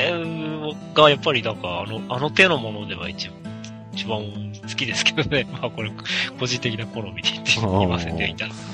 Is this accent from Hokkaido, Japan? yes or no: yes; Hokkaido, Japan; 北海道生まれ、北海道育ちなんですけど